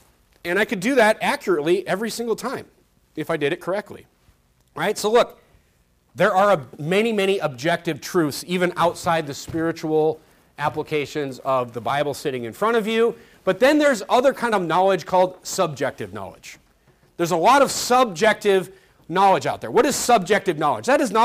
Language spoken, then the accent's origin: English; Midwest, United States; now in California, United States; Look, I'm aware that I grew up in the Midwest, so I just kind of have more interest in things like agriculture